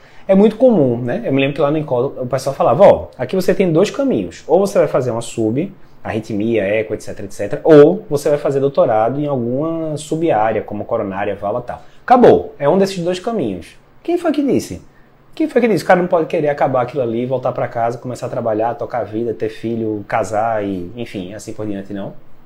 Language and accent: Portuguese; Recife, Pernambuco, Brazil; now in São Paulo, Brazil; Eu vou voltar para Recife, né? Eu sou de Recife, vou voltar para Recife, vou continuar em São Paulo